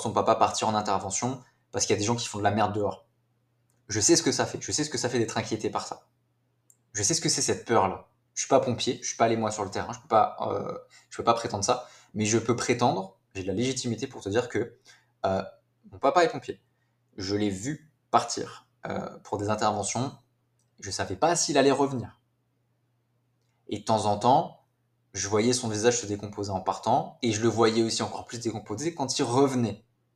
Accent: France; Et pourtant, je suis français, hein, mais ce pays me fait de la peine

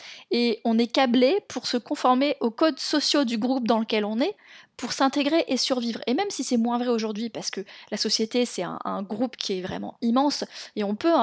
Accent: France; moi je parle en tant que française

